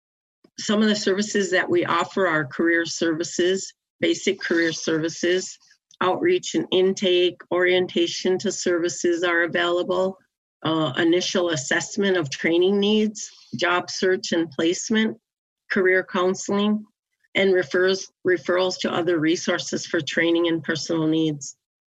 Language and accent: English; Red Lake Reservation, Minnesota, United States; I'm from Red Lake Reservation, and I am Bear Clan.